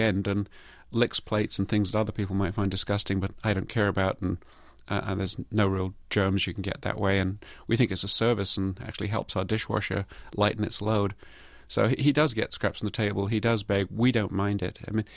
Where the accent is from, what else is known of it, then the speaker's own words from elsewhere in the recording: United Kingdom; because I came across from Britain